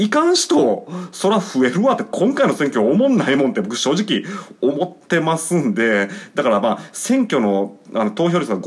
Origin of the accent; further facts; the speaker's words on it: Shiga, Japan; 僕の地元滋賀も